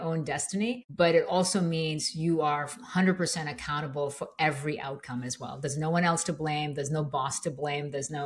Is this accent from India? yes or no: yes; India; moved away as an adult; now in United States; growing up in India at a time when there were very limited resources and all of the big dreams that I had, I believe that America was the place where they'll come true. So, you know, in my early 20s, left my home